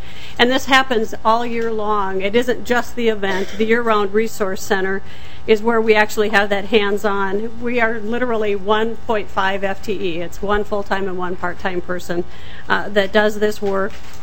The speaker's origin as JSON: {"language": "English", "town": "Redwood Falls", "region": "Minnesota", "country": "United States", "said": "I am from Redwood Falls, Minnesota"}